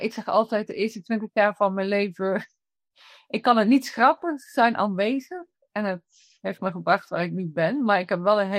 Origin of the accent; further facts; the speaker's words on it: Belgium; moved away as an adult; now in Netherlands; ik ben 57 jaar. En zo wat 30 jaar geleden ben ik in Nederland komen wonen. Want ik ben Belg.